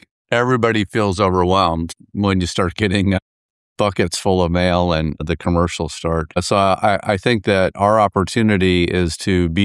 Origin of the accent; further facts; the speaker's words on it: Florida, United States; I'm born and raised in Florida.